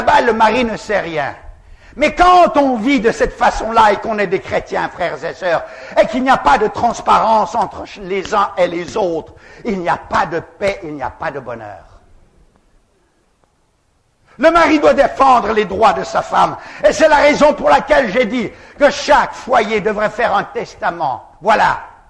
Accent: Gabon; Je me souviens quand j'étais un petit garçon, j'ai grandi là-bas au Gabon

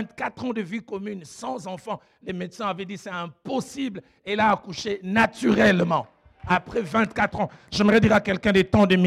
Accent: Kinshasa, DR Congo; je suis allé dans une église chez nous à Kinshasa

